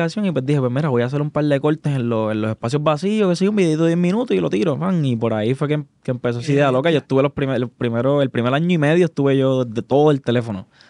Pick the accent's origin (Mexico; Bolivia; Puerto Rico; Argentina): Puerto Rico; Caguas; also born or lived in Gurabo; yo soy de Caguas y Gurabo. Caguas y Gurabo. Para los que no me conocen